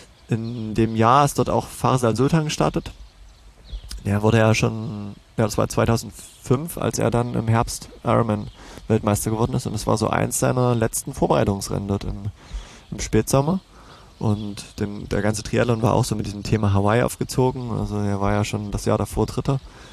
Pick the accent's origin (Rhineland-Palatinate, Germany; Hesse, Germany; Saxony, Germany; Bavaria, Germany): Saxony, Germany; Döbeln; Das ging schon damals in meiner Heimat in Döbeln